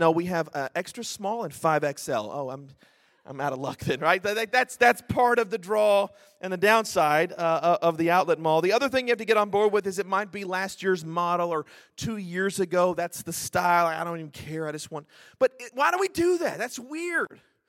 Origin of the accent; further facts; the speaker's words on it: Texas, United States; And so anyway, they said, "Where are you from?" And we said, "We're from Texas."